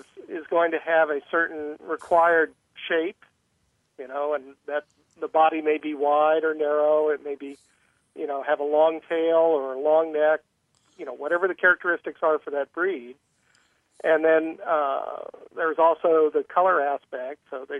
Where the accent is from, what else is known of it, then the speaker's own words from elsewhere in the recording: New Jersey, United States; I grew up in New Jersey, and so Craig was a fixture way back into my younger days.